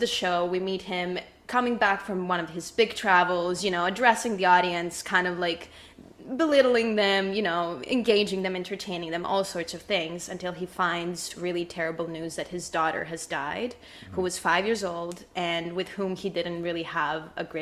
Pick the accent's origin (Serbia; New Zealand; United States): Serbia; I was born and raised in Serbia. And my whole family's still back there.